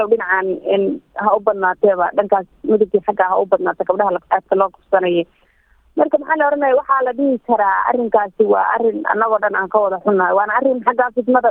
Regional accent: Harardhere, Mudug, Somalia; born there; walaal aan ka dhashay doonida deegaanka Soomaaliya ee magaalada Hordheer baan ku dhashay

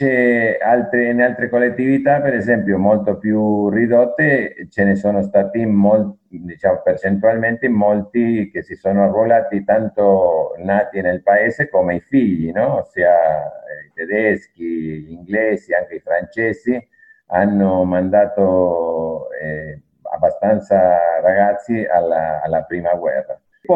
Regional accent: Argentina; io veramente dico che sono argentino, di origine italiana, ma mi sento come un argentino.

